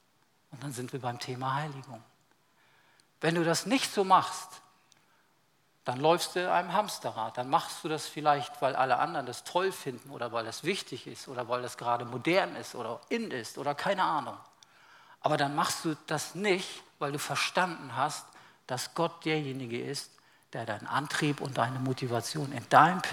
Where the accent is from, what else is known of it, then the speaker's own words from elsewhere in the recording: Lübeck, Schleswig-Holstein, Germany; aus Lübeck, wo ich groß geworden bin